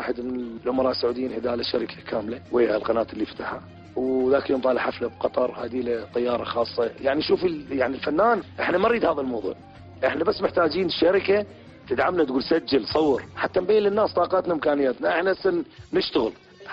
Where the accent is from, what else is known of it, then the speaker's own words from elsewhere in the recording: Iraq; now in United Arab Emirates; والله أمنية كل عراقي هذه، لأنه ترى الغربة يعني جدا صعبة مهما تكون سهل. أنا مرتاح بالإمارات بس ما دالقى دعم لأن أنا مو إماراتي